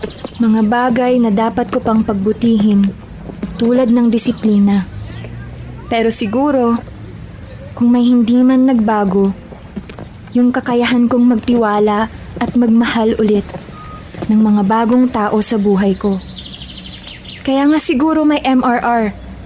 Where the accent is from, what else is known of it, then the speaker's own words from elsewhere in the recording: Baguio, Cordillera Administrative Region, Philippines; Dati, hinihingal pa ako noong galing ako sa Baguio.